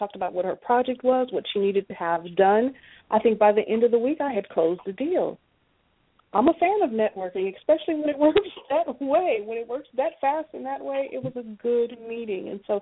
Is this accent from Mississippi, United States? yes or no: no; Los Angeles, California, United States; now in Houston, United States; Originally, my family and I were from Los Angeles, California. So we transplanted to Houston about 20 years ago.